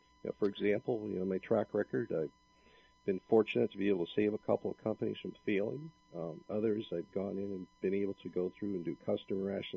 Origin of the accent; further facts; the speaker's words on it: Iowa, United States; We're a Midwesterner. I grew up in a successful family business in rural Iowa.